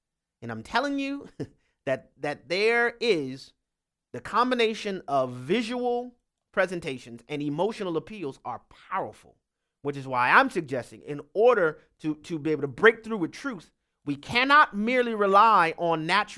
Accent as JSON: {"language": "English", "region": "Louisiana", "country": "United States", "tie": "born or raised there", "said": "We'll go next to my home state, Louisiana, where David is on the line."}